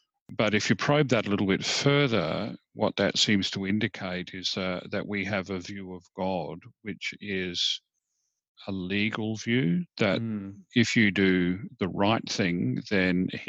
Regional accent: South Australia, Australia; I grew up here in the Barossa Valley when it was still a very small country area compared to the big city of Adelaide.

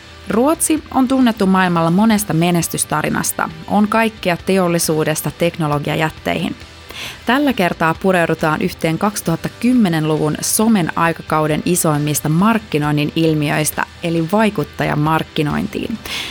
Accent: Tampere, Pirkanmaa, Finland; moved away as an adult; also born or lived in Jyväskylä / Helsinki; now in Stockholm, Sweden; Mä olen Tampereelta kotoisin ja sittemmin sekä Jyväskylän että Helsingin kautta päätynyt tänne Tukholmaan alun perin opintojen perässä. Nyt mulla on 4. Tukholman vuosi menossa

